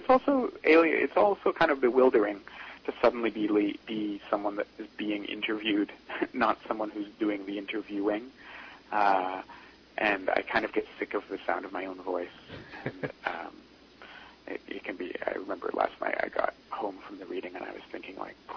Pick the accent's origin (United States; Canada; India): Canada; in Canada is a smaller country, and I am Canadian